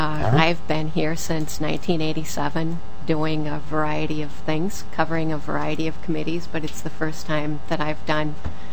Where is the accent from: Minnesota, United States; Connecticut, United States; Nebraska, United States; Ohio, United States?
Minnesota, United States; Montgomery; I grew up in Montgomery, Minnesota, which is the kolachki capital of the world.